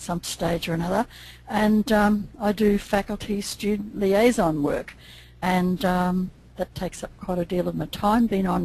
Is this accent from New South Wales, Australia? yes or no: no; Rockhampton, Queensland, Australia; from Rockhampton, Australia